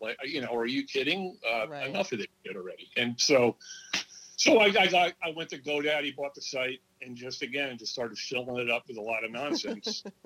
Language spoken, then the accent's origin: English; Asmara, Eritrea; born there; also born or lived in United States; So I was born in Asmara, Eritrea, Ethiopia as an army brat.